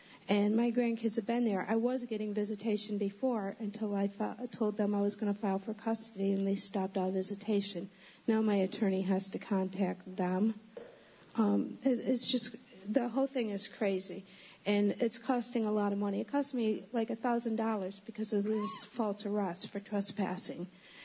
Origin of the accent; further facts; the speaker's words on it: Groton, United States; I'm from Groton.